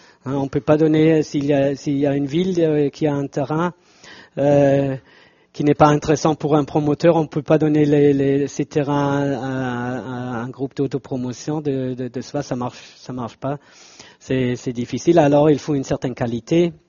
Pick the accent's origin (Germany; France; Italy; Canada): Germany; Stuttgart, Baden-Württemberg; French is a second language; à Stuttgart, on est sérieux, hein. On a une Mercedes et on est sérieux.